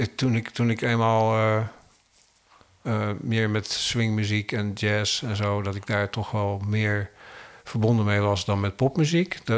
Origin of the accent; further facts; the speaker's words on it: Netherlands; ik ben hier eigenlijk gewoon als Nederlander op zoek naar dingen.